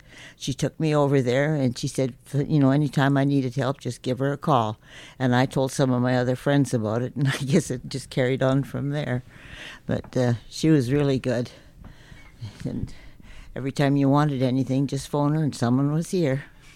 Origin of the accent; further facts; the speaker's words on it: Revelstoke, British Columbia, Canada; I live in the Big Eddy, and I was born here in Revelstoke, 1932. I've lived here all my life.